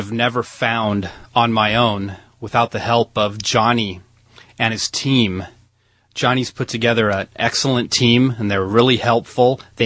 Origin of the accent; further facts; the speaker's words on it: California, United States; from Southern California.